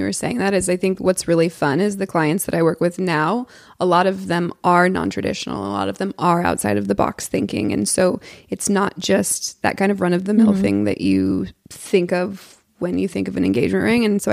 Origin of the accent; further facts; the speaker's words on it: Portland, United States; moved away as an adult; now in Los Angeles, United States; I'm from Portland, born and raised, and then I moved out here when I was 18 for college.